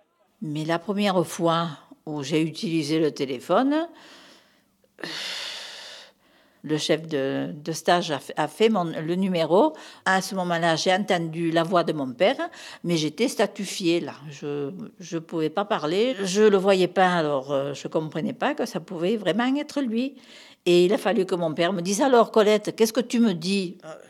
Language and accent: French; Marseille, Provence-Alpes-Côte d'Azur, France; accent: Marseille; j'ai 74 ans. À mon accent, vous voyez que je suis de Marseille. Je suis partie à Paris 3 mois, en février 58